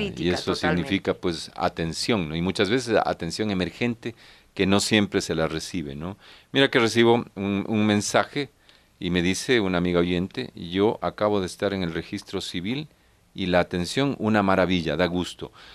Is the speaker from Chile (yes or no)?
no; Ecuador; porque si somos ecuatorianos, pues tenemos que ser también autocríticos